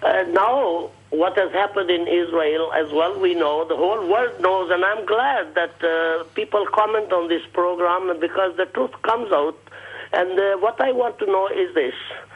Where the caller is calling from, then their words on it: London, United Kingdom; I'm calling from London.